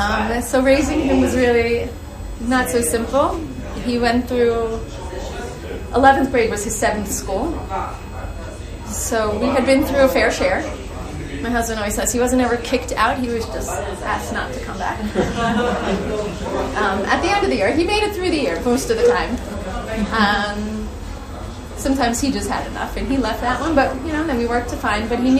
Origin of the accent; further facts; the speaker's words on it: Florida, United States; also born or lived in Cedarhurst; now in Israel; We moved from Cedarhurst, was our last stop. I'm originally from Florida. My husband's from Manchester, England.